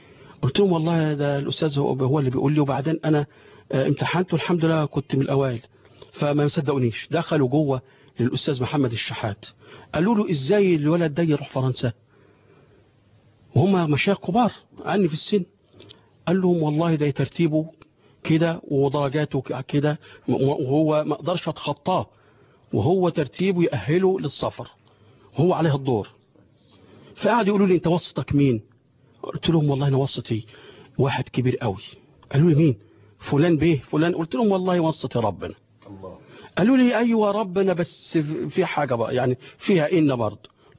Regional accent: Beni Suef, Beni Suef Governorate, Egypt; أنا من بني سويف وجاي أسأل حضرتك هتودوني فين في رمضان

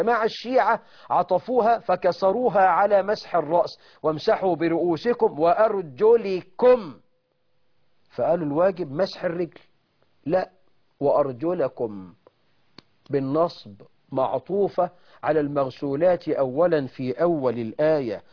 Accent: Egypt; والعامة عندنا في مصر يسموه بز الرجل

